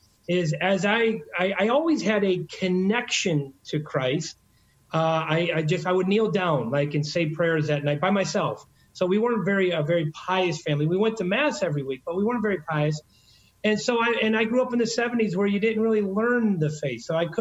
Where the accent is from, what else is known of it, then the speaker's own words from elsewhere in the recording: Detroit, Michigan, United States; born there; Dad worked. I was born in Detroit.